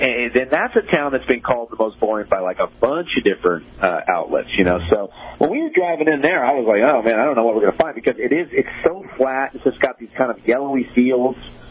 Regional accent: Boonville, United States; I was the only person who could say they were born and raised in Boonville, because I was actually born at home without a doctor.

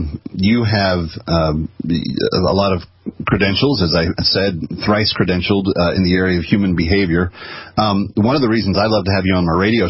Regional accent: Springfield, Missouri, United States; born there; Born in the state of Missouri

